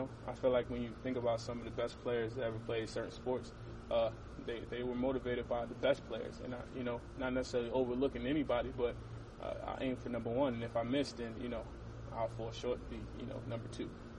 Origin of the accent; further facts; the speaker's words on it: New York City, New York, United States; I'm from New York City. All those good things, you know, taken into consideration.